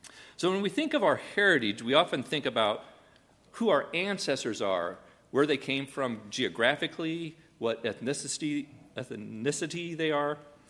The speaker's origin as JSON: {"language": "English", "town": "Burlington", "region": "Iowa", "country": "United States", "tie": "born there", "said": "I was born in Iowa in a town called Burlington, Iowa. Not Burlington, Wisconsin. Burlington, Iowa. It's down here on the river."}